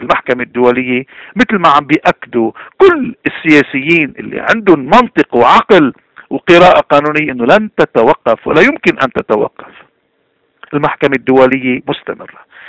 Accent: Lebanon; اذا نحن كلبنانيين بدنا يكون عنا لبنان اولا

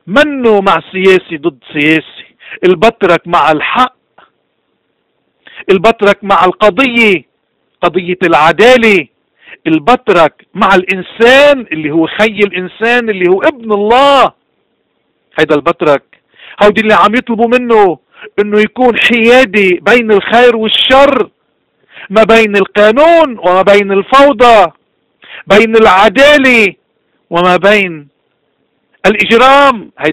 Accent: Lebanon; نحن بدنا نكون واعيين كلبنانيين

